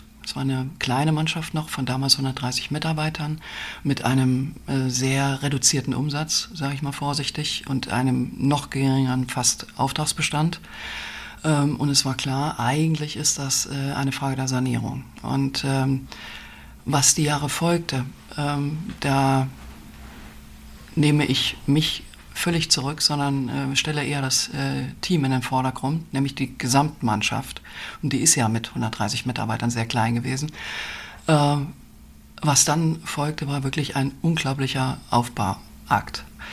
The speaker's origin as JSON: {"language": "German", "town": "Chemnitz", "region": "Saxony", "country": "Germany", "tie": "born or raised there", "said": "ich bin in Karl-Marx-Stadt groß geworden, geboren, groß geworden."}